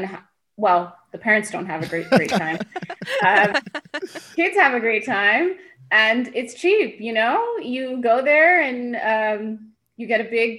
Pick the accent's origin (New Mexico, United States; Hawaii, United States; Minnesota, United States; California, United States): California, United States; Los Angeles; up in Los Angeles as refugees, just like many other Iranian and Armenian families at the time. And I grew up in Los Angeles.